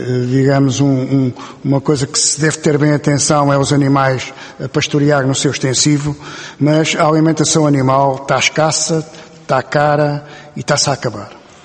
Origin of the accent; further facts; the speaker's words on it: Alentejo, Portugal; eu sou alentejano, sou da região do Alto Alentejo, estou centralizado em Vila Viçosa, Elvas e Campo Maior.